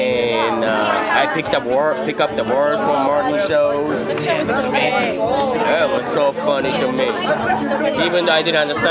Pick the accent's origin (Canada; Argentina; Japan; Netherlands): Japan; also born or lived in Fresno, United States; I was born and raised in Japan. I just went to school in Fresno.